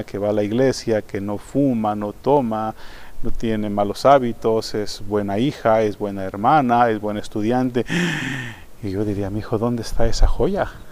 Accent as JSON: {"language": "Spanish", "country": "Mexico", "said": "yo soy mexicano"}